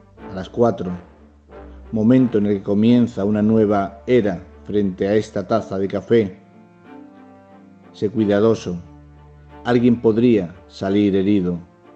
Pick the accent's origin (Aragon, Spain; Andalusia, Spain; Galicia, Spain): Andalusia, Spain; Motril; born there; also born or lived in León; now in Seville, Spain; Nací en Motril, Granada. Viví en un pueblecito de León porque mi padre trabajaba en una fábrica azucarera y luego volví a Andalucía y ahora vivo en Sevilla.